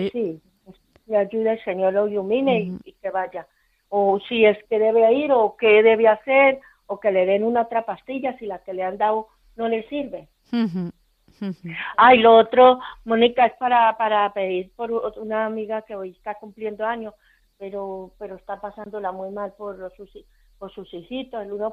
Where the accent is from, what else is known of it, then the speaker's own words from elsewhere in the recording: Colombia; now in Spain; Si yo no soy de acá, yo soy colombiana.